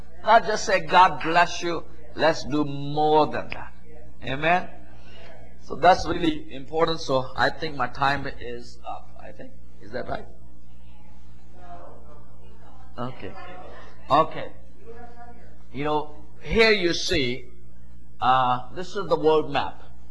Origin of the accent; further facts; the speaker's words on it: Pakistan; I was born right in the middle of that country, grew up there, and as I was growing up in Pakistan, I was sent in a government school, a public school, where I was forced to read the Quran.